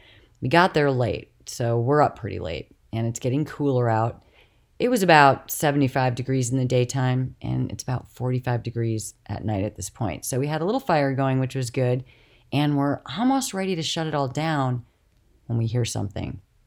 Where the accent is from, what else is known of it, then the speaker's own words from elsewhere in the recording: United States; I tell him that I'm nobody. I'm a tourist from the United States.